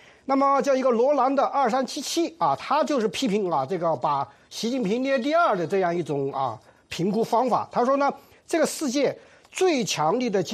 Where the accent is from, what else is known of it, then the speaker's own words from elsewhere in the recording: China; 我们中国人啊，很多中国人在网络上就留言啊